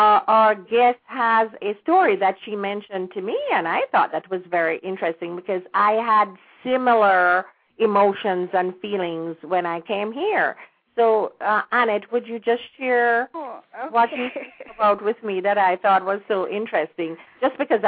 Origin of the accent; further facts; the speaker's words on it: Jamaica; moved away; being born and raised in Jamaica gave me more of a foundation or actually an acknowledgement of who I am as a person.